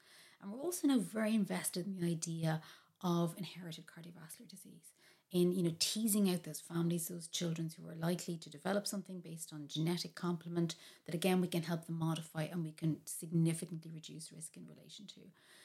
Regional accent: Ireland; I feel strongly that there are things we do really well as Irish people, and that's something we need to call out.

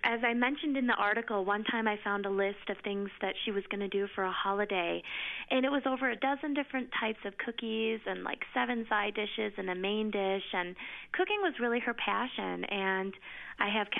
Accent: Wisconsin, United States; I grew up in Wisconsin, and when she started making the silver-plated pot roast, that meant summer was here.

